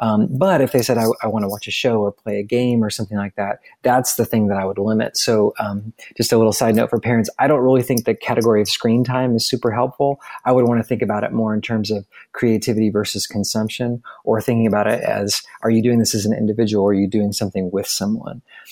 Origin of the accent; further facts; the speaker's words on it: San Antonio, Texas, United States; I grew up in San Antonio, so I'd go with Tex-Mex.